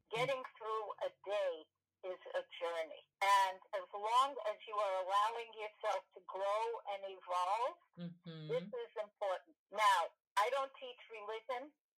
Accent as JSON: {"language": "English", "region": "New York", "country": "United States", "tie": "born or raised there", "also_born_or_lived": "Florida", "moved": "as an adult", "lives_now": "Costa Rica", "said": "And I'm from New York, born in New York, and spent 18 and a half years in New York, and then moved to Florida. And now, long story, it doesn't matter, I'm in Costa Rica."}